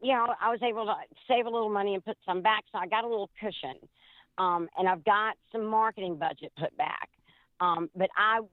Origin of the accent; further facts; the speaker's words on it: the South, United States; But we are from the South, so I'm very proud.